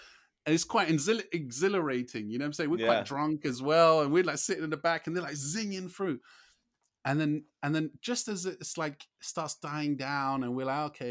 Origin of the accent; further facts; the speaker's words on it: England, United Kingdom; No, we're all English, yeah?